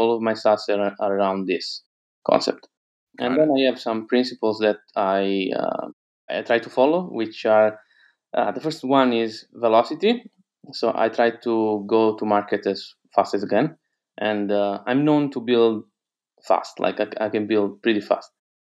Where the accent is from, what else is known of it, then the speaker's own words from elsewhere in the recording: Apulia, Italy; English is a second language; I'm from southern Italy. So if you know, Italy is like a boot, right? I'm from the hill of the boot. The region is called Puglia. It's beautiful, and especially this time of the year. But I'm from the like a small hamlet here in southern Italy, around Bari